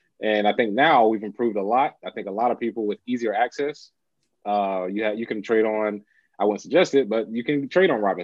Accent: Charlotte, North Carolina, United States; Well, in my hometown of Charlotte, my mom actually runs Innovative Learning.

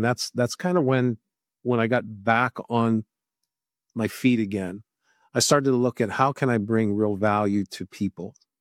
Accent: Pittsburgh, Pennsylvania, United States; I grew up in Pittsburgh, you know, that U.S. Steel job that was great.

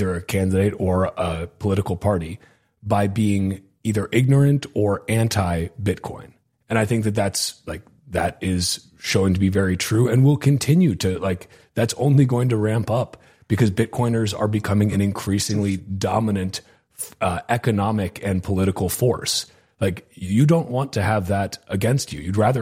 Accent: United States; as an American, obviously, like, I love my country.

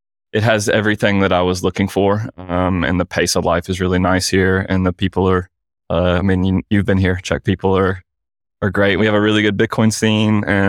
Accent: Mississippi, United States; accent: southern drawl; So, born and raised in Mississippi. So that is a dialect you're hearing there, that southern accent. So I do have the old southern drawl.

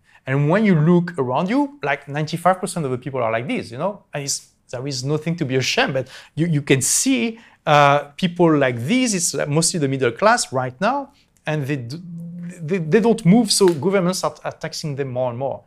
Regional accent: France; now in London, United Kingdom; I left my home country, France, in 2015. So I live in London and then here.

